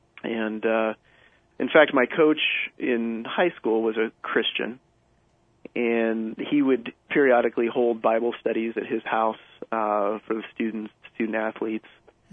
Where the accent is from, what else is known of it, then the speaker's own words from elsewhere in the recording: Upland, California, United States; I was born in Upland, California. And I grew up in Upland for the better part of my life at home. When I was 18, I moved to a neighboring town called Claremont, California.